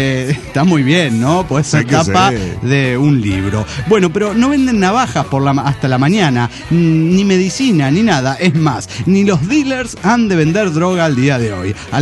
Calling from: Villahermosa, Tabasco, Mexico; de la Villa Hermosa, Tabasco, México.

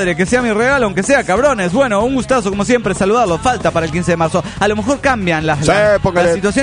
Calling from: Bella Unión, Artigas, Uruguay; de Bella Unión, República Oriental del Uruguay.

